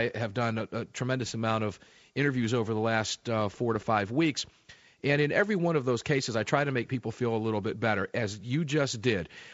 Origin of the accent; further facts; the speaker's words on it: Tampa, Florida, United States; here at Talk 860 WGUL in my hometown in Tampa